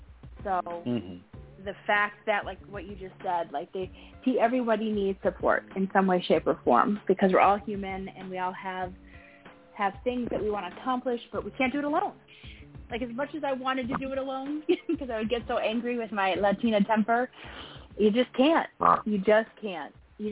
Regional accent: Florida, United States; now in Chicago, United States; I live in Chicago right now, not for much longer, thank God. But I'm born and raised in Florida.

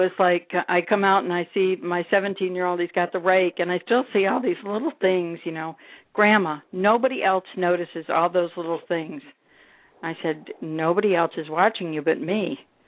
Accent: Endicott, New York, United States; born there; All my kids were born in Ithaca, New York. I was born in Endicott, New York. All my brothers and sisters were born in upstate New York

